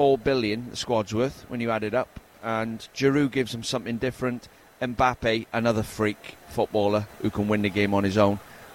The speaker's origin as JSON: {"language": "English", "region": "Wales", "country": "United Kingdom", "said": "When you play for England, by the way, I'm in Welsh, so I can say it."}